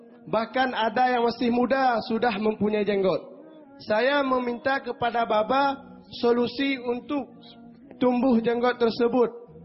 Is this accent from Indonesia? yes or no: yes; Indonesia; میں انڈونیشیا سے ہوں.